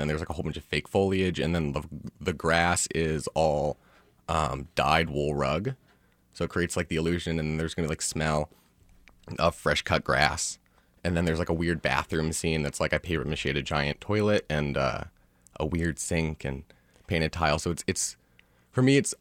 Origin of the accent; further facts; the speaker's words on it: Kansas City, Missouri, United States; So I'm originally from Kansas City. I grew up in Brookside, and then I went to Catholic grade school and high school, which is always fun.